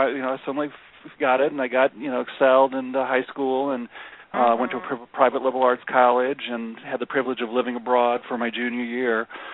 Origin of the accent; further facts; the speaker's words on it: Kalamazoo, Michigan, United States; I grew up in Kalamazoo, Michigan, in the good old Midwest